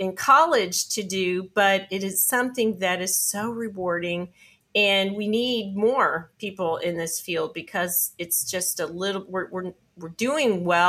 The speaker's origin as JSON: {"language": "English", "region": "East Coast", "country": "United States", "tie": "born or raised there", "also_born_or_lived": "Florida", "said": "In my own personal story, I grew up on the East Coast of the U.S., the Delmarva, Maryland, Virginia, D.C., and then migrated when my father moved us down to Florida."}